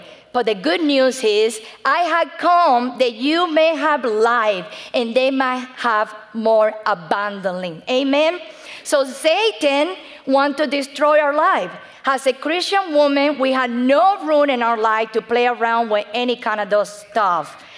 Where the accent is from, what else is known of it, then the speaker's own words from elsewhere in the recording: Isabela de Sagua, Cuba; English is a second language; now in United States; I was born in Cuba. I was born in Cuba in a little town called Isabela de Sagua. In that little town, everybody knows everybody, okay?